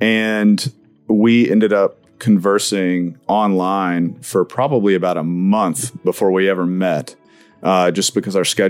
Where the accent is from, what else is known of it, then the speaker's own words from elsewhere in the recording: Tupelo, Mississippi, United States; I'm from Tupelo, Mississippi. I am 39 years old